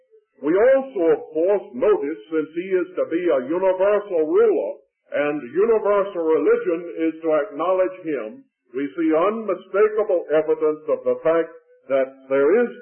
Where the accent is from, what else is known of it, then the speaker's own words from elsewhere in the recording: the South, United States; Now you must not think that because I'm a Southerner that I'm going to speak in a partisan way now.